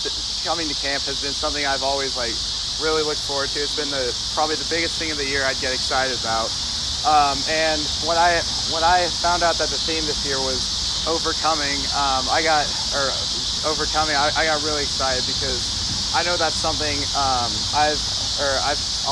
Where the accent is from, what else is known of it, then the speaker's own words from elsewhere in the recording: Nebraska, United States; Growing up in Nebraska, like by default, I'm a giant Nebraska football fan